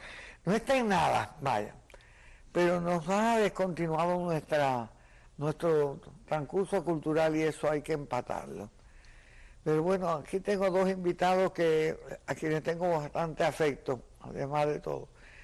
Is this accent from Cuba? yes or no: yes; Cuba; eso siempre se dejó en Cuba como una gracia, porque somos los más españoles de todos los hispanoamericanos.